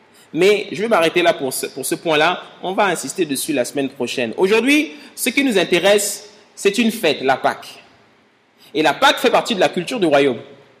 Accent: Gabon; now in France; Chez nous, au Gabon, tu vas voir 2 hommes qui s'embrassent dans la rue

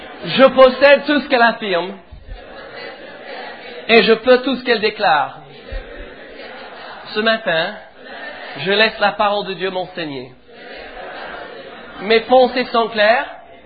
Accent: England, United Kingdom; French is a second language; Je n'ai pas un accent niçois, au moins pas pour les niçois. Je suis d'Angleterre.

